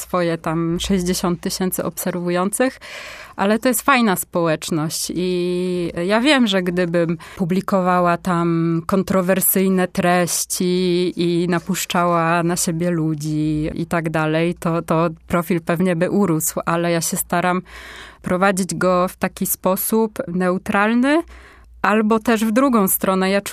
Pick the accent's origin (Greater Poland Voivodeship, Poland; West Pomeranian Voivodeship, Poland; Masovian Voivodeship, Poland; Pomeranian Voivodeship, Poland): Greater Poland Voivodeship, Poland; Poznań; Jestem poznanianką, nie chcę opuszczać tego miasta.